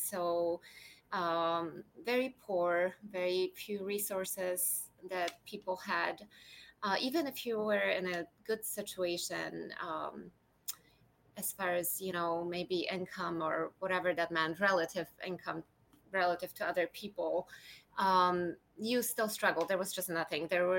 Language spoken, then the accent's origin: English; Topeka, Kansas, United States; born there; now in Wichita, United States; I was born in Topeka, Kansas, and moved to Wichita, Kansas for college 5 years ago.